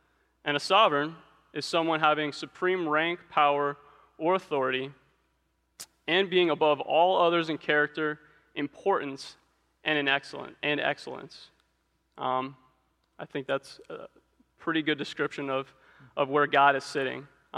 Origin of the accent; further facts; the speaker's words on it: Clearwater, Florida, United States; now in Orlando, United States; I'm from Clearwater originally. Just grew up playing baseball.